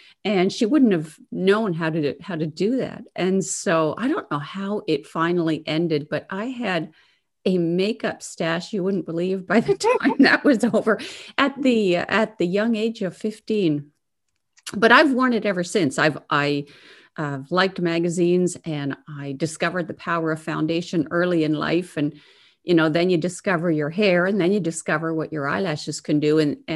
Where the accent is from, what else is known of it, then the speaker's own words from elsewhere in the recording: Quebec, Canada; I grew up in Quebec and it was just normal, you know